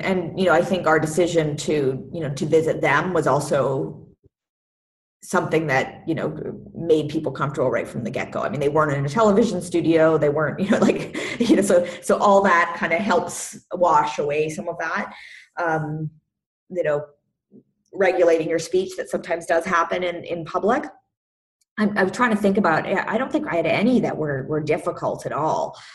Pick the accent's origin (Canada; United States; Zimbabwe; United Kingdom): Canada; Ontario; I grew up in Ontario and I was living in Toronto at the time.